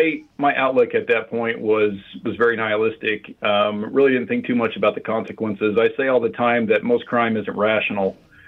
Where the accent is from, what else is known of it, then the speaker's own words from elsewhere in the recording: Midwest, United States; No, actually, I grew up in the Midwest and I actually stole a car in Oklahoma and drove it up to Iowa.